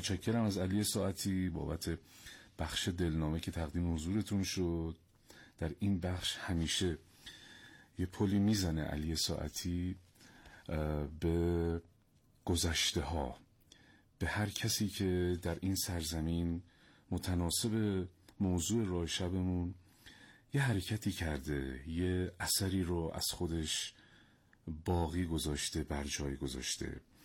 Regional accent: Iran; ما ایرانی هستیم و در این خاک داریم زندگی میکنیم و واقعا میبالیم به ایرانی بودن خودمون

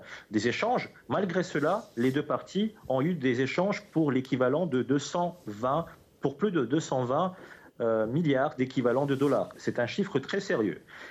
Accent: Russia; Je peux vous dire en tant que Russe

